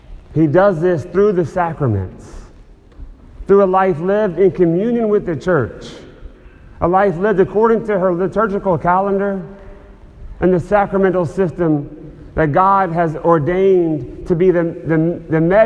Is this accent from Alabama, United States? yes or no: yes; Alabama, United States; I grew up in the Bible Belt of Central Alabama. It was very heavily non-Catholic Christian Protestants.